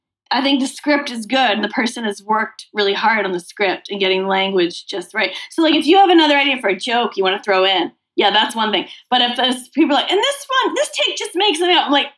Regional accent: Massachusetts, United States; I grew up in Massachusetts.

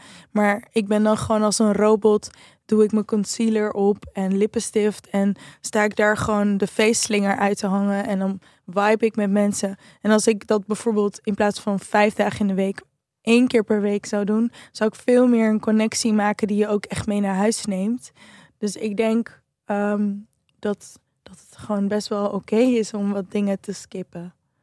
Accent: Amsterdam, North Holland, Netherlands; Als Amsterdammer kan ik zeggen dat Koningsdag echt niet heel anders is

